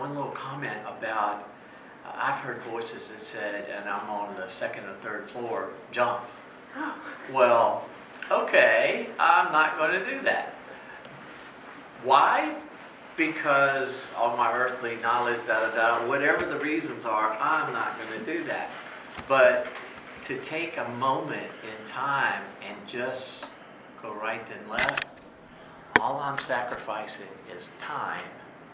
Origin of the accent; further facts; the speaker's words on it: Lynchburg, Virginia, United States; the world that we grew up here in the United States, Lynchburg, Virginia